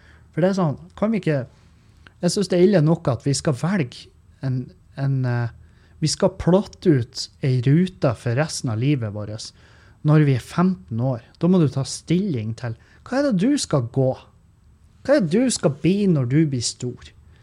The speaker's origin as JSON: {"language": "Norwegian", "town": "Meløy", "region": "Nordland", "country": "Norway", "said": "Nå snakker jeg om for eksempel Meløy, der jeg kommer ifra."}